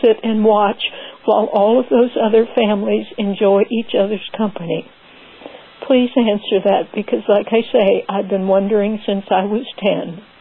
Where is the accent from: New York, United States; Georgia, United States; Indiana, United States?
Georgia, United States; I'm from the North Georgia Mountains, and I have a question. I'm 73, I'm going to be 74 in August